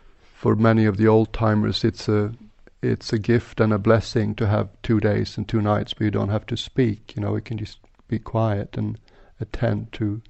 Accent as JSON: {"language": "English", "country": "Sweden", "also_born_or_lived": "Thailand / England", "second_language": "English", "lives_now": "Switzerland", "said": "I'm originally from Sweden. And I was a monk in Thailand for 7 years first, and now I've spent 7 years in England. And just a couple of months ago I moved to Switzerland."}